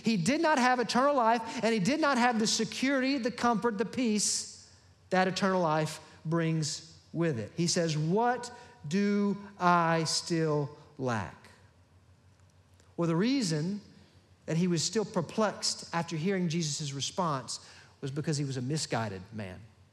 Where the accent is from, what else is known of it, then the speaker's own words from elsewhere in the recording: Birmingham, Alabama, United States; now in Pensacola, United States; You know, I'm not a native of Pensacola. I'm from Birmingham, Alabama, and I moved here to be on staff here at Hillcrest.